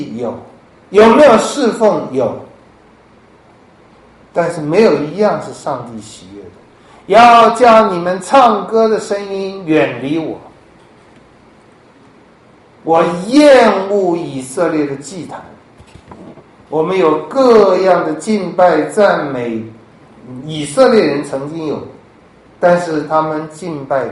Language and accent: Chinese; Taiwan; 我们台湾的很多拜假神偶像的诚啊，很诚恳的